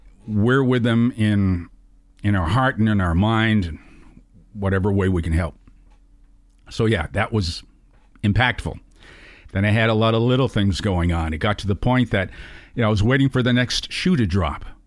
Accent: Boston, Massachusetts, United States; born there; I wasn't even born in Florida. I was born in Boston.

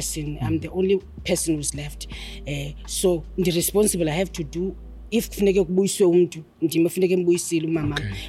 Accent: Mdantsane, Eastern Cape, South Africa; English is a second language; Originally, I'm coming from Eastern Cape, eMdantsane.

